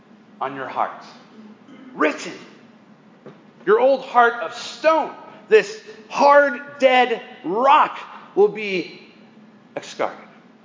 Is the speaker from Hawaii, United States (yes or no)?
no; Dallas-Fort Worth, Texas, United States; You know, growing up in Dallas-Fort Worth, this is a way of life.